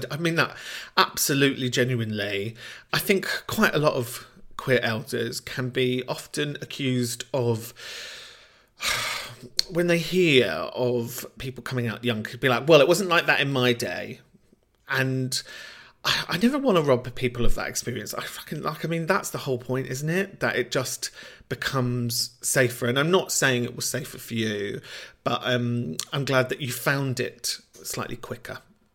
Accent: Camden, London, United Kingdom; particularly where I grew up in Camden

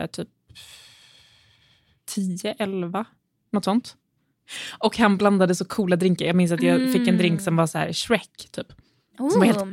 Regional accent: Gävle, Gävleborg County, Sweden; born there; Ja, det är rätt. Jag är född i Gävle.

